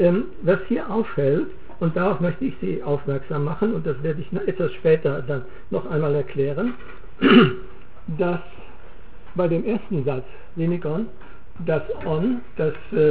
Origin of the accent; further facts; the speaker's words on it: Northern Germany, Germany; Also ich sage etwa als Norddeutscher eine alte Oma